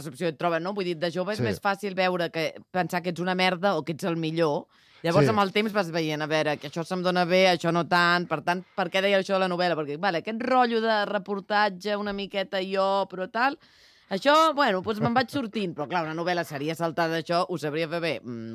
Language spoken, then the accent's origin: Catalan; Catalonia, Spain; tenint en compte que jo sóc catalana, que escric en català